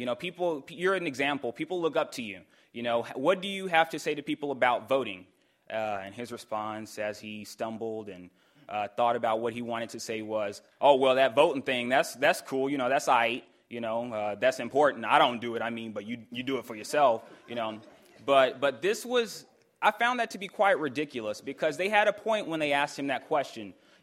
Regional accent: Louisiana, United States; When growing up in Louisiana with my grandmother, I was called many names

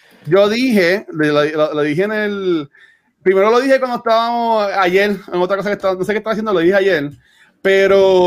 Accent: Puerto Rico; Pues somos de Puerto Rico.

